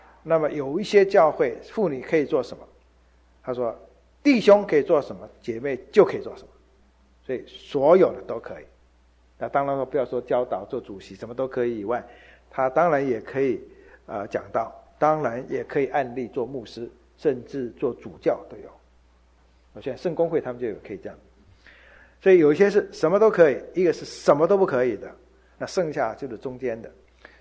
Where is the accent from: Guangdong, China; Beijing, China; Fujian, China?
Fujian, China; 那么好像是我们福建人的这种习惯